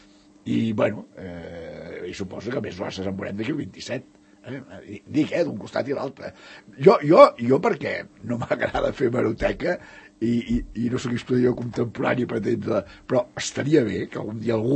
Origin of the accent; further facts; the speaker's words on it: Catalonia, Spain; Jo com a català vaig dir